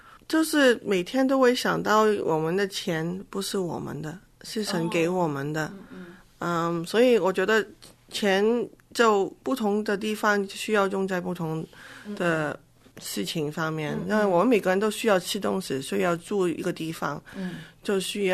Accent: Hong Kong; 因为我们长大的地方都不太一样，我在香港他在北京

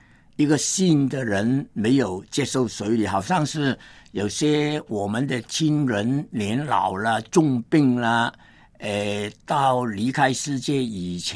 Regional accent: Hong Kong; 因为你是内地的人，我是香港人。我信了耶稣，我现在二十岁

